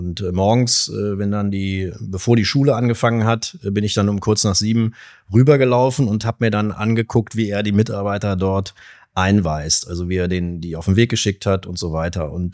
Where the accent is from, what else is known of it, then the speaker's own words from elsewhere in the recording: Hildesheim, Lower Saxony, Germany; ich bin in Hildesheim geboren, also ziemlich waschecht in Hildesheim und tatsächlich auch aufgewachsen hier gleich in der Nähe zwischen dem Dom und der Michaeliskirche.